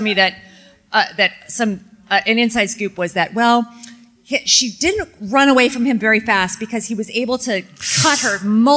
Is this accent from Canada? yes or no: no; Texas, United States; I'm from Texas, so I had to bring you guys... sorry.